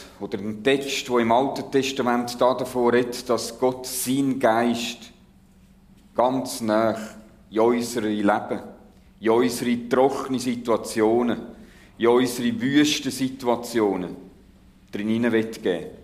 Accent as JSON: {"language": "German", "country": "Switzerland", "said": "Aber wir haben Wasser. Es gibt nie so viele Wasserquellen wie da bei uns in der Schweiz. Das Wasserschloss von Europa."}